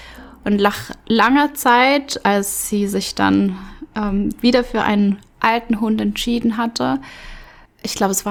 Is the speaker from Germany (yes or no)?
no; Switzerland; wir hatten bei uns in der Schweiz eine alte Frau